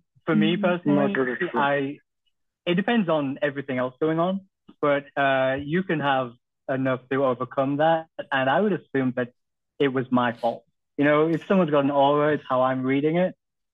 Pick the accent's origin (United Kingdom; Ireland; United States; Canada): United Kingdom; England; I'm English and all Americans eat disgustingly.